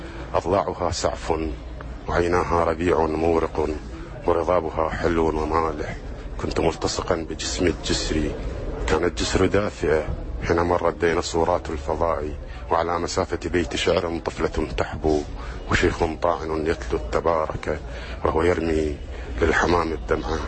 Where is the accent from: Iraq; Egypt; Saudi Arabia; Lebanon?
Iraq; Nasiriyah, Dhi Qar; أنا شاعر من الناصرية ومن قرية نائية في تابع لقضاء الشطرة، ولدت كما تقول أمي بعد انتصار ثورة الزعيم عبد الكريم قاسم بخمسة أسابيع.